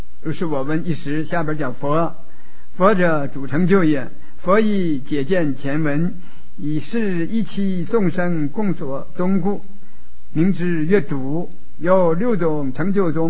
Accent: China; 你我们中国人有百家姓啊

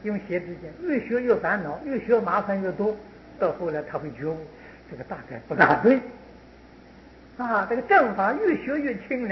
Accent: China; 就是我们中国人所讲的回头是岸啊

